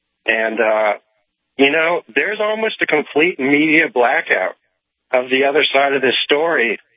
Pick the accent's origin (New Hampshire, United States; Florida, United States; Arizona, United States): Florida, United States; Also, you know, I'm from Florida. I came up to Mandan to see what's going on here up here myself.